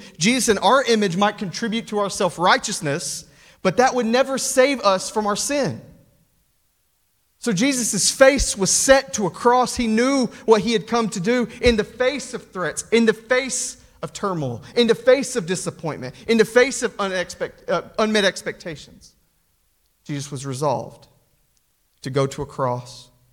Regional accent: Knoxville, Tennessee, United States; born there; As a Tennessee fan, it's like, man, I am orange through and through. I was born in Knoxville, like, you know.

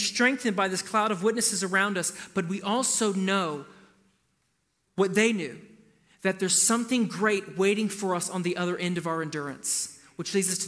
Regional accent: the South, United States; I'm an American from the South, every part of my DNA is like, I want to defy the government.

